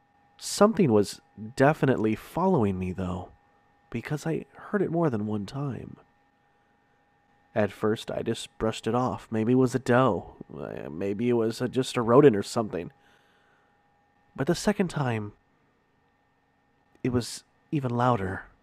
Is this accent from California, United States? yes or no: no; Waco, Texas, United States; I'm born and bred in Waco, Texas, which is south of Fort Worth.